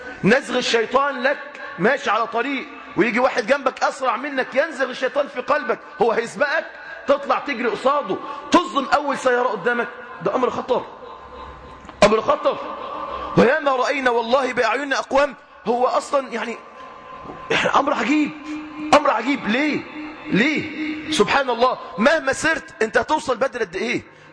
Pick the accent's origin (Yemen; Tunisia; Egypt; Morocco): Egypt; دي المهازل اللي بتحصل عندنا في مصر للأسف.